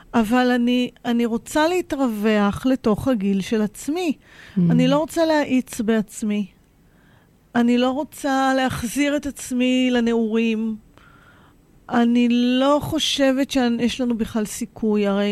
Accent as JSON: {"language": "Hebrew", "town": "Pardes Katz", "region": "Tel Aviv District", "country": "Israel", "tie": "born or raised there", "said": "אני גדלתי איתה בבית של סבא וסבתא שלי בפרדס קץ."}